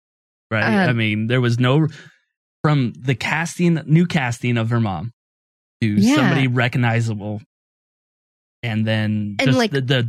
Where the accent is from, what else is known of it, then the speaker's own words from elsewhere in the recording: New York, United States; born there; For me, it's like I was born in New York. I still say I'm from New York. I haven't lived in New York in over 20 years.